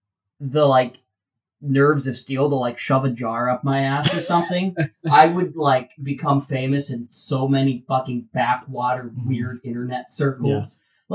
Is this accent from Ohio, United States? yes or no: yes; Ohio, United States; we're from Ohio, and he's not.